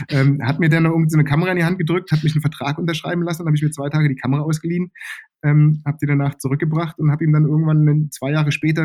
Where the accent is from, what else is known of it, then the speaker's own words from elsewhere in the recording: Berlin, Germany; Groß geworden bin ich im Westen von Berlin